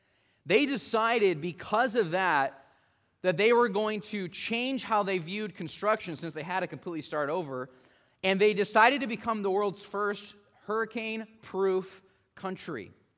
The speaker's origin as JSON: {"language": "English", "region": "Midwest", "country": "United States", "tie": "born or raised there", "lives_now": "Tri-Cities, United States", "said": "it made me think back to my time growing up in the Midwest when we actually had storms. One of the blessings of living here in the Tri-Cities in Southeast Washington is that we really don't have storms."}